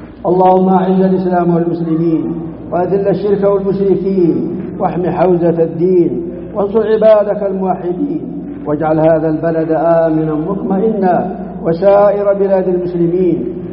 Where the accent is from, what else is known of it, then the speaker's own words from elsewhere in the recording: Saudi Arabia; بلادنا المملكة العربية السعودية